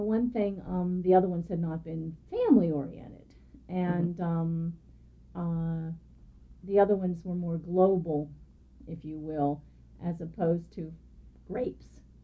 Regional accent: Pennsylvania, United States; I grew up in Butler County, Pennsylvania.

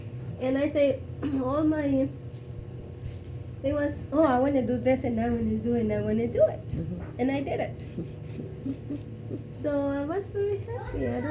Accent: Mexico; English is a second language; now in United States; when I came from Mexico, I was I wasn't planning to be a farm worker.

